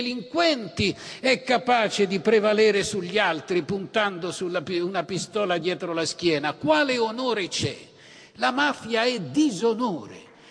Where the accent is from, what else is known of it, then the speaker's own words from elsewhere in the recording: Sicily, Italy; Io sono siciliano.